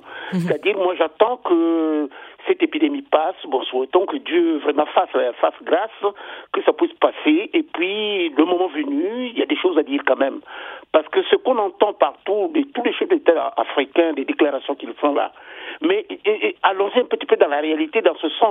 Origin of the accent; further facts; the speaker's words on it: Republic of the Congo; Parce que chez nous, au Congo-Brazzaville, tous ceux qui habitent le village sont des sorciers.